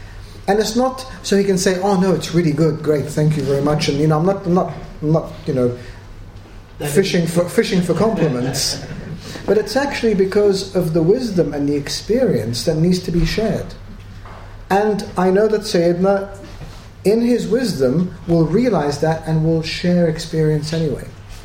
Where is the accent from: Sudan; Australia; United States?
Australia; now in United Kingdom; I was brought up in Australia